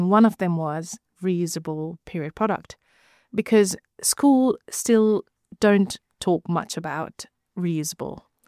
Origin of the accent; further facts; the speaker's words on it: Nepal; moved away as an adult; now in United Kingdom; I grew up in Nepal, moved to here in the UK when I was 20 years old. So that's 16 years ago now.